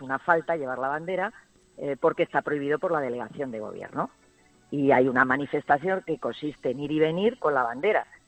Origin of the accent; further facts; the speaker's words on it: Spain; y yo le digo que porque soy española